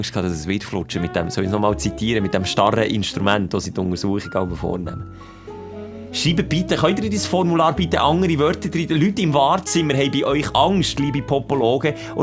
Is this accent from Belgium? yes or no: no; Greece; German is a second language; ich bin ein Grieche aus Griechenland.